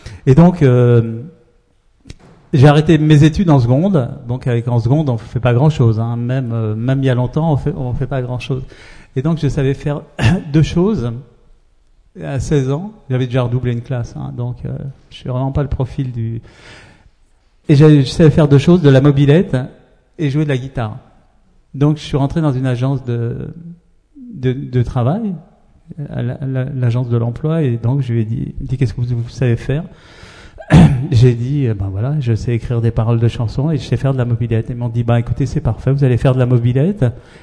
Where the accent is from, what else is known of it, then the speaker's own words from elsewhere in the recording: Paris, Île-de-France, France; Donc, je suis né à Paris, faut bien être quelque part, comme dirait l'autre.